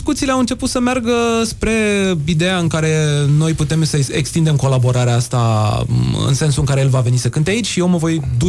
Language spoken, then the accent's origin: Romanian; Romania; Am scris pe internet, salut … din România.